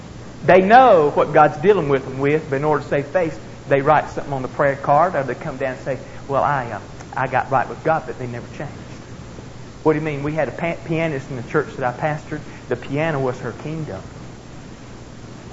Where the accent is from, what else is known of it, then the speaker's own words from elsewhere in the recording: the South, United States; We used to say, where I come from the South, we break them from sucking eggs.